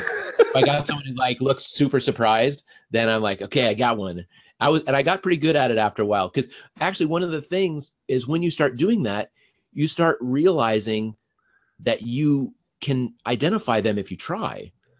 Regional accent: Denver, Colorado, United States; I grew up in Denver, and there's a lot of Mexicans and Central Americans in Denver.

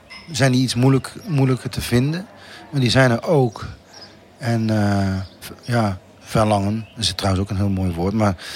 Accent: southern Netherlands, Netherlands; accent: soft G; Ja, bij mijn zachte G gaat het nog.

